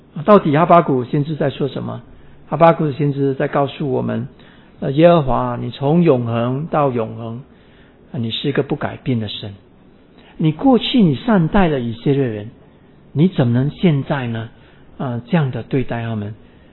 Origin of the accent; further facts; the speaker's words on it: Singapore; 新加坡我是新加坡人啊，我在新加坡很少看到磐石啊